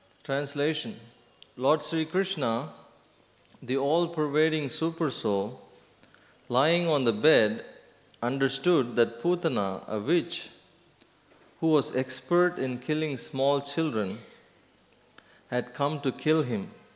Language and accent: English; Tamil Nadu, India; moved away as an adult; also born or lived in New Zealand; I'm originally from South India, Tamil Nadu. I moved to New Zealand and I was studying there.